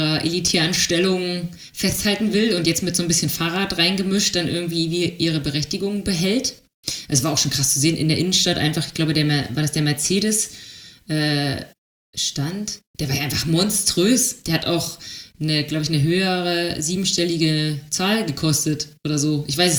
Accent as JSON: {"language": "German", "country": "Germany", "said": "Wir als Deutsche müssen ja auch ein bisschen konservativ bleiben."}